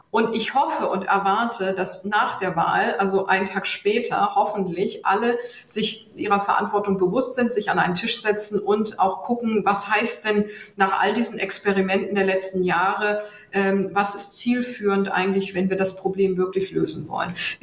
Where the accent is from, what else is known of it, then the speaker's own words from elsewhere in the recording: Hamburg, Germany; Insbesondere auch Stadtstaat, Hamburg, meine Heimatstadt